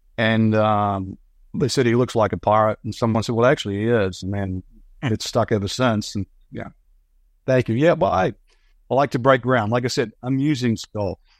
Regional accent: New Zealand; You know, I grew up in New Zealand. I went to Australia. I went to Asia. I went to Europe and America.

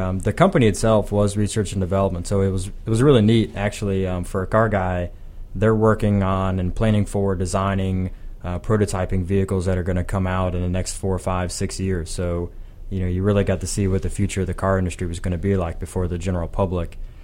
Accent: Ohio, United States; moved away as an adult; now in Tampa Bay, United States; So I am not native to Florida. I was born and raised in Ohio and lived there for all my life until I came down here. I've been in the Tampa Bay area for almost 2 years now.

